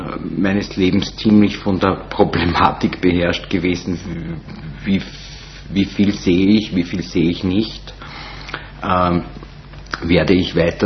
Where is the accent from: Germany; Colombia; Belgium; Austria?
Austria; Melk, Lower Austria; also born or lived in Vienna; die Oberstufe im Stift Melk. Ja, da bin ich dann wieder an meinen Geburtsort zurückgekehrt.